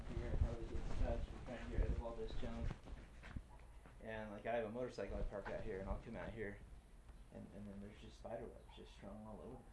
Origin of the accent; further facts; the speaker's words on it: California, United States; Grew up in Southern California.